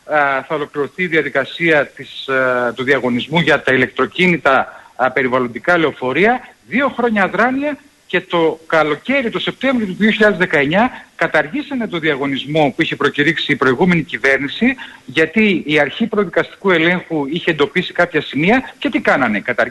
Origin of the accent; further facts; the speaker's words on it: Thessaloniki, Central Macedonia, Greece; έχω υποχρέωση και ως Θεσσαλονικιός και ως Μακεδόνας και ως άνθρωπος που αγαπάει την προοπτική της ειρήνης